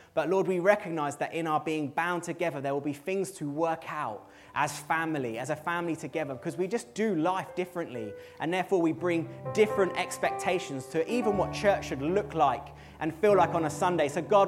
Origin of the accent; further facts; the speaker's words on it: England, United Kingdom; but as an English man, I would not tend to hug anyone in our church as a welcome.